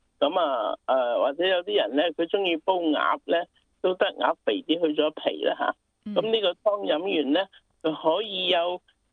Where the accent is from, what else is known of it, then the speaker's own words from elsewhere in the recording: Guangdong, China; 咁我哋广东人咧就比较喜欢喺暑天咧